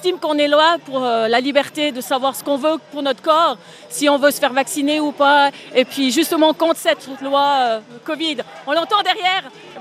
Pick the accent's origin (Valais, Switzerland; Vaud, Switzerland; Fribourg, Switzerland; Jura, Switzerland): Valais, Switzerland; Je viens du Valais, en fait